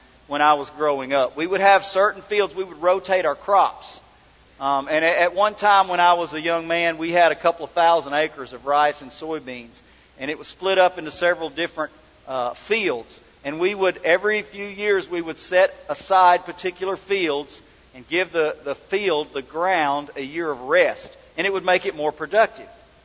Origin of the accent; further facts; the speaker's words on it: Arkansas, United States; Many of you may know that I come from Prairie County, Arkansas, same city that Brother Doug comes from. But we were both farmers. We were both raised on farms.